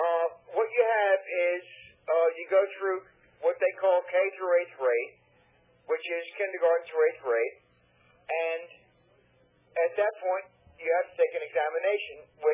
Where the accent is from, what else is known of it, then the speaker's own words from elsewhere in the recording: New Jersey, United States; You would realize I'm from New Jersey.